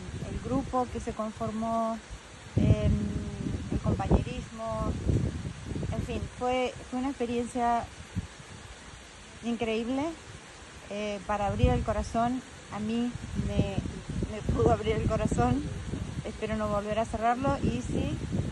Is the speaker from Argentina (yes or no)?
yes; Argentina; now in California, United States; vengo desde California, soy argentina.